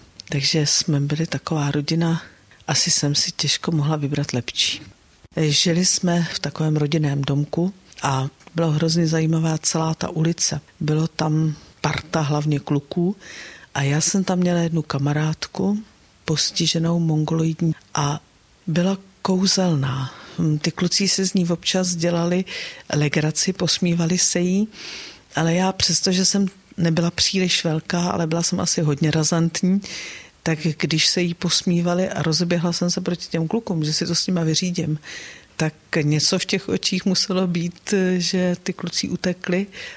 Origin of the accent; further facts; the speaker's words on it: Tábor, South Bohemian Region, Czechia; born there; Narodila jsem se v Táboře.